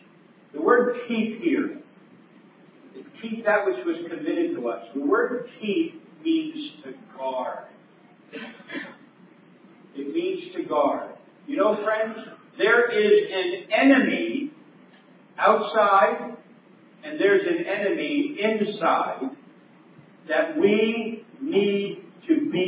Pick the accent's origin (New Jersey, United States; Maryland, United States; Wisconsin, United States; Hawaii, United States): New Jersey, United States; Friends, I grew up in New Jersey. I pastored in New York.